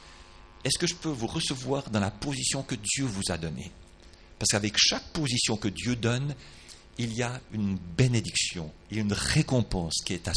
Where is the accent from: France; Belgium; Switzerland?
Switzerland; moi je suis prédicateur, je viens de Suisse